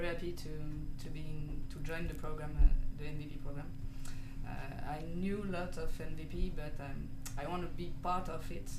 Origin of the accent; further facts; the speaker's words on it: Lyon, Auvergne-Rhône-Alpes, France; I'm coming from Lyon.